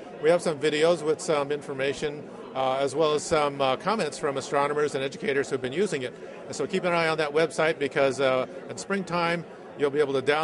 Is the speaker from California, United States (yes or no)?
yes; Los Angeles, California, United States; I grew up in Los Angeles where there was a lot of smog and a lot of city lights, and I never really saw the Milky Way until I was much older.